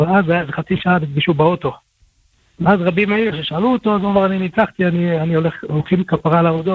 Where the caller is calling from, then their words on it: Bnei Brak, Tel Aviv District, Israel; אני מבני ברק.